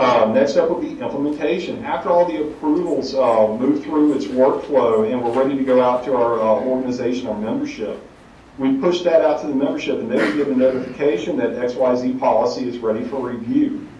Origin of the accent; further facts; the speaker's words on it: North Carolina, United States; I do hail from the southeast of the United States, North Carolina in particular, so you hear my accent.